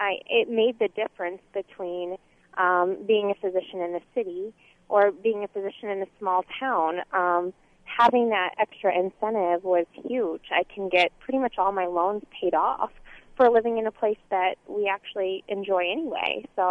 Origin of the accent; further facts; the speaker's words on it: Vinton, Iowa, United States; I grew up in Vinton, Iowa, a town of about 5,000, and graduated from there.